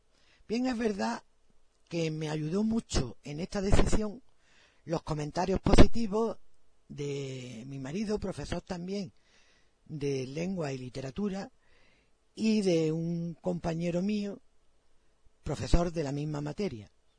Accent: Luque, Andalusia, Spain; mi pueblo natal, Luque, en la provincia de Córdoba

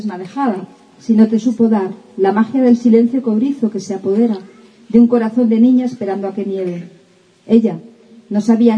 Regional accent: Seville, Andalusia, Spain; vengo de Sevilla

